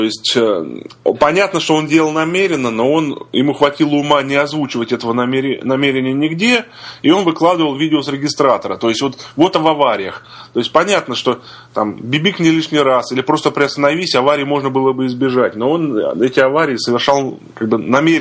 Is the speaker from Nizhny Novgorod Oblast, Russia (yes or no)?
no; Volgograd, Volgograd Oblast, Russia; Поскольку Волгоград это мой родной город, я опознал сразу маршрут, где он катается.